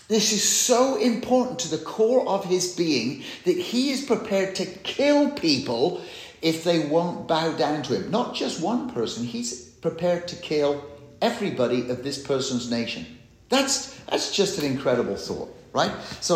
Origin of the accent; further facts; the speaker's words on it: England, United Kingdom; I know I'm English